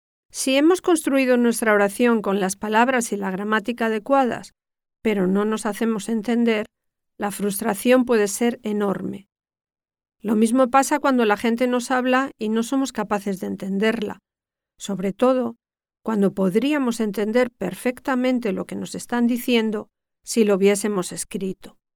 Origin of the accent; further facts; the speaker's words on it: Spain; Yo, muy orgullosa, le dije que no, que era española